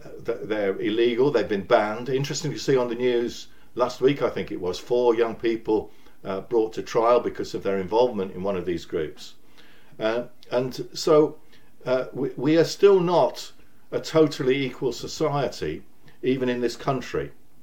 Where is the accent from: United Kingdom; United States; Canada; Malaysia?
United Kingdom; Hull, Yorkshire and the Humber; in my home city, I come from Hull in Yorkshire